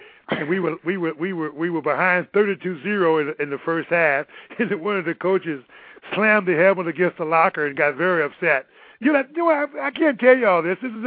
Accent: Texas, United States; growing up in Southwest Texas in the 60s was totally segregated.

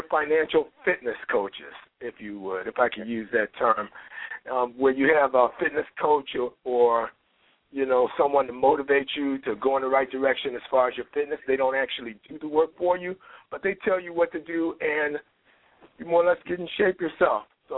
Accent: Chicago, Illinois, United States; I was born and raised here in Chicago.

